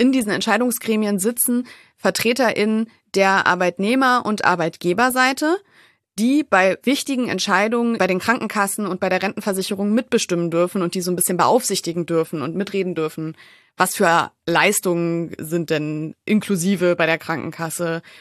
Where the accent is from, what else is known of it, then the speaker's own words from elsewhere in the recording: Wolfsburg, Lower Saxony, Germany; bin aus Wolfsburg, da passiert das so.